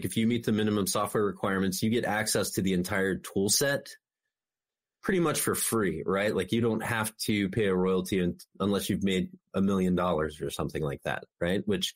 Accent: Ohio, United States; also born or lived in Cincinnati / Wyoming; So I'm originally from Ohio. I spent a lot of time in Cincinnati in my 20s, then moved away to Wyoming, where I taught the digital side of graphic design and 3D animation.

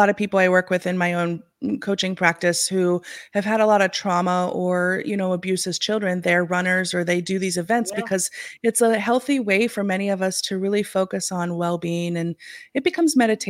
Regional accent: Pacific Northwest, United States; I'm from the Pacific Northwest.

